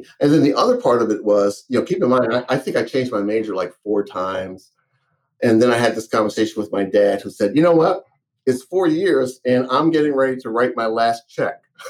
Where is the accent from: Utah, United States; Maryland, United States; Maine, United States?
Maryland, United States; Baltimore; I grew up in Baltimore, went to Northwestern High School, left in 1983 to go to undergrad, and came back 30 years later.